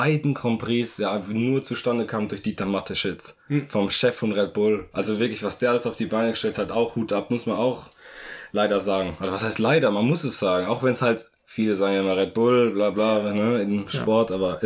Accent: Germany; als Deutscher

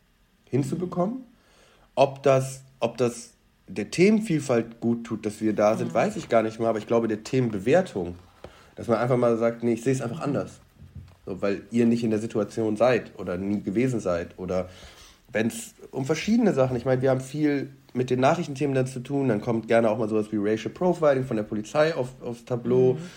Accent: Iran; Nein, wir sind keine Araber. So, wir sind das persische Volk. Wir haben vielleicht noch eine Nähe zu Afghanistan, aber dann wird es auch langsam dünner, sozusagen.

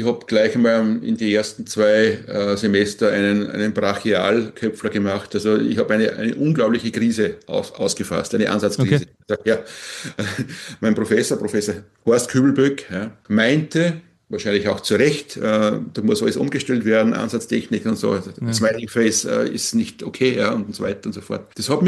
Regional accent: Austria; Das nennt man bei uns in Österreich Kapellmeister, was bei euch Dirigenten sind.

